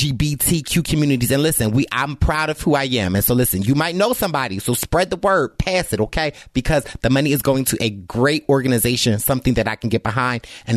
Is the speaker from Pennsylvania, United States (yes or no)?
yes; Philadelphia, Pennsylvania, United States; I'm from Philadelphia and I know stories just like that of like young trans women being killed